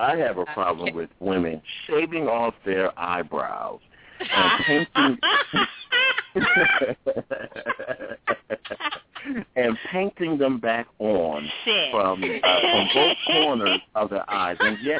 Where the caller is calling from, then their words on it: Rosedale, Maryland, United States; calling from Rosedale, Maryland.